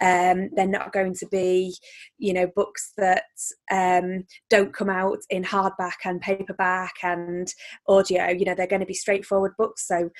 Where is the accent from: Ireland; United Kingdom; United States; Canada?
United Kingdom; Stalybridge, North West England; So I'm from Staleybridge, which is about 8 miles outside of Manchester.